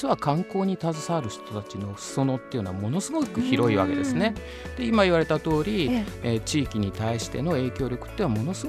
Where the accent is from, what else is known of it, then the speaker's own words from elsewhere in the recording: Yamanashi, Japan; 例えばこの地元山梨県においては、外から来る方々全てがこれインバウンドになるわけですね。